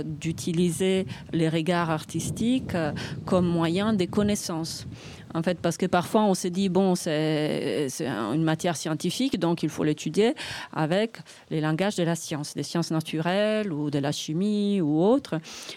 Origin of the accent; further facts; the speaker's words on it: Lombardy, Italy; French is a second language; moi, je viens des Alpes lombardes